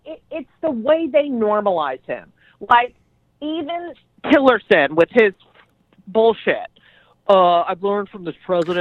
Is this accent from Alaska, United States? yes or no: no; New Jersey, United States; I'm from New Jersey, and I get very passionate, and I start cursing.